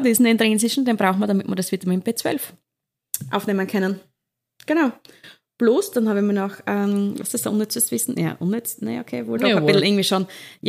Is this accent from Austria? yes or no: yes; Austria; wäre sicher bei uns in Österreich notwendig.